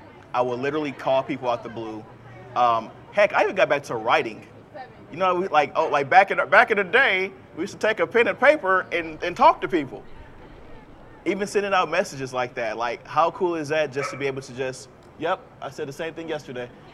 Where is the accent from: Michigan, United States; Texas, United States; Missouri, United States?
Missouri, United States; St. Louis; Even all, and just to let you know, background, I'm from St. Louis, Missouri. Go Cards.